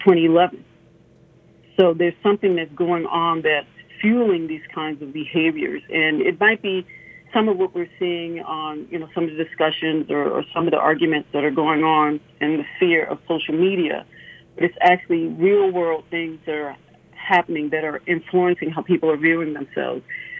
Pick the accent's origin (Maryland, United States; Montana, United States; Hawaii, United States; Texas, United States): Maryland, United States; Baltimore; So, you know, I grew up in Baltimore City. I grew up with, you know, people that taught me how to behave in a certain manner.